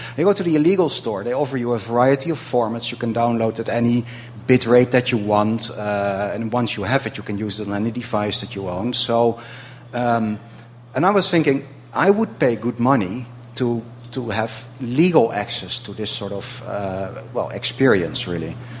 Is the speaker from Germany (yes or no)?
no; Netherlands; English is a second language; I'm from the Netherlands, actually.